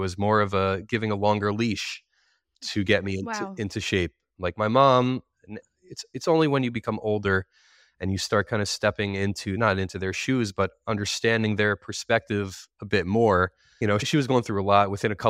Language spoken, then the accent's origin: English; Washington Township, New Jersey, United States; I grew up in Washington Township, New Jersey, which is North Jersey. And I was there in a relatively normal, kind of, I would say, upper middle class family, Jewish, strong Jewish id